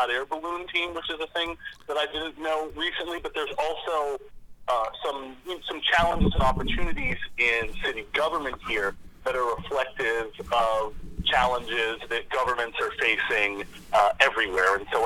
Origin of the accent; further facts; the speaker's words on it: Lancaster, Pennsylvania, United States; Yeah, so I was born and raised in Lancaster City, and I was raised in a very political family